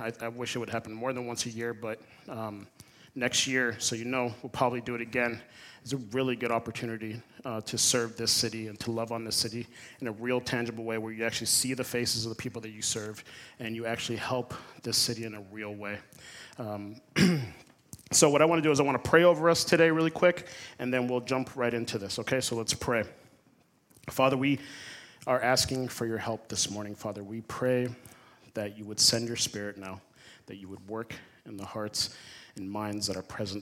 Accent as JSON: {"language": "English", "region": "Florida", "country": "United States", "tie": "born or raised there", "said": "I didn't have any of this in middle school and growing up in South Florida"}